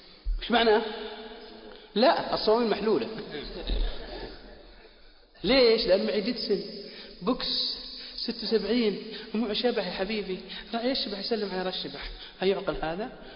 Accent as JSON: {"language": "Arabic", "region": "Al-Qassim", "country": "Saudi Arabia", "said": "عندنا في القصيم"}